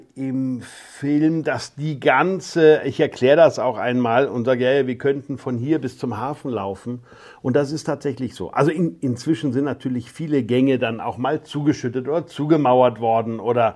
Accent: Bamberg, Bavaria, Germany; in Bamberg zu drehen. Einerseits, weil es meine Heimat ist. Also die Gegend, die Region, wir kommen mütterlicherseits aus Plankenfels.

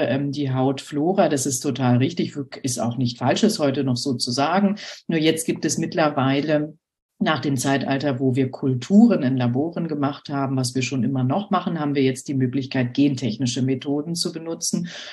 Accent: Berlin, Germany; moved away as an adult; now in Hamburg, Germany; Ich komme aus Berlin und habe dort studiert und in einer Tierklinik gearbeitet für 5 Jahre. Und dann hat es mich nach Hamburg verschlagen wegen der Dermatologie.

